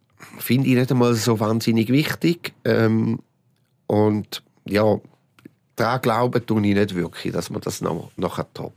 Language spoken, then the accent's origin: German; Switzerland; Also jetzt als Schweizer Skifan da anzustehen